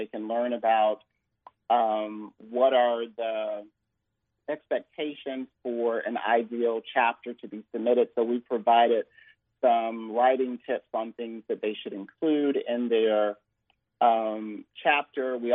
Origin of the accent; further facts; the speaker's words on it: Virginia, United States; now in Memphis, United States; I'm originally from Virginia, and much of my time has been up and down the Eastern Seaboard